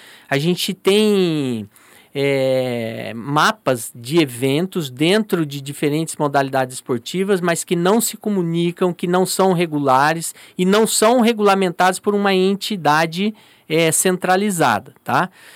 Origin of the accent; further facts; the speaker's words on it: Paraná, Brazil; moved away as an adult; now in Alagoas, Brazil; apesar do meu portão, não esconder que eu sou do Paraná, mas já há mais de 10 anos no estado.